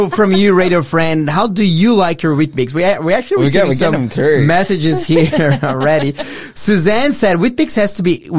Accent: Brazil; I grew up in Brazil.

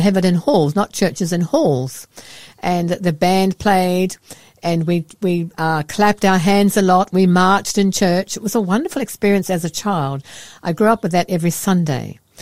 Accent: New Zealand; born there; I was born in New Zealand

